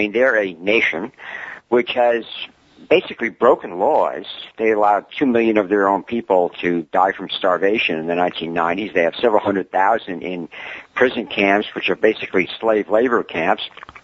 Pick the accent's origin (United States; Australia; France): United States; So I said, gee, I'm glad I'm an American.